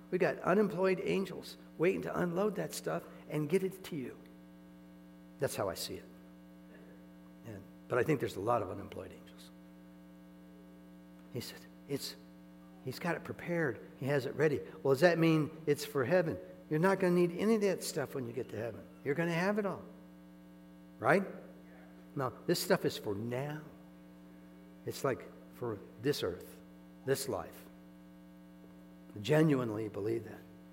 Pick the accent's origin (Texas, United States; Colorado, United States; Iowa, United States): Iowa, United States; I grew up in Iowa. I understand harvest a little bit.